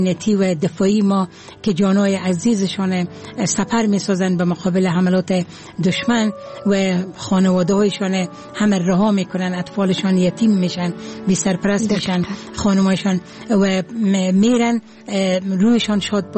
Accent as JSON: {"language": "Persian", "region": "Herat", "country": "Afghanistan", "lives_now": "Kabul, Afghanistan", "said": "من متولد هرات هستم، یعنی از شهر هرات هستم، ولی تقریبا شاید بیش از 30 سال باشه که در کابل زندگی می کنم."}